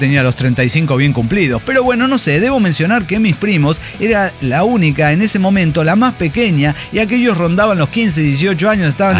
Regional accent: Córdoba, Veracruz, Mexico; now in Oaxaca, Mexico; Debo mencionar que en realidad soy de Córdoba, Veracruz. Oaxaca es mi segundo hogar, ya que me junté con mi pareja y jaló para allá.

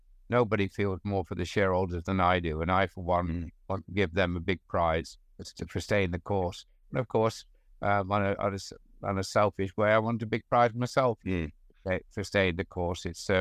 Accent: East Midlands, United Kingdom; I'm from Nottinghamshire, but not very further north.

